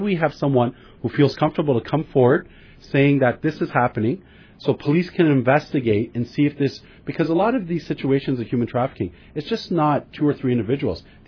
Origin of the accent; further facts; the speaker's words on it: Brampton, Ontario, Canada; I become a little bit, as every Canadian is, as every Ontarian and probably Bramptonian, where you roll your eyes